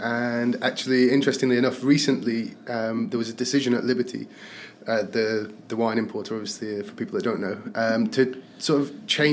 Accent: North West England, United Kingdom; born there; I'm not French, but by my accent. But yeah, I was born in the northwest of England, South Cheshire.

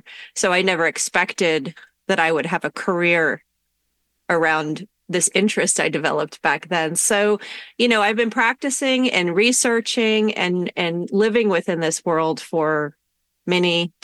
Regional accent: United States; I grew up outside of New York City looking at the skyline, and that for me was almost a deity.

